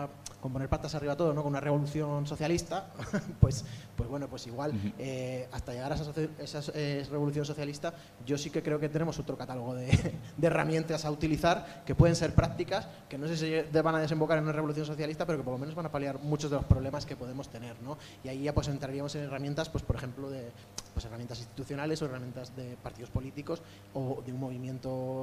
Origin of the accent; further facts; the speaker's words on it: Castile, Spain; yo creo que como castellano que me siento, pues reivindicar dos derechos fundamentales para Castilla